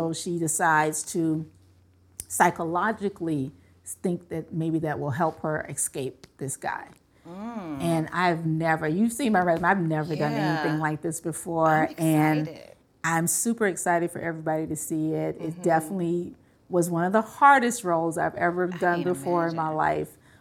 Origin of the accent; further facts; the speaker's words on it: the South, United States; I can make a dope macaroni and cheese because I'm from the South. My mother showed me how.